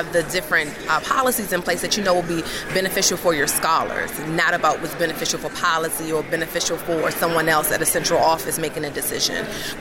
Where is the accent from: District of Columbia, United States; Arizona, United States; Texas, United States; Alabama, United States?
District of Columbia, United States; Washington; I grew up in Washington, D.C., and I was a product of D.C. public schools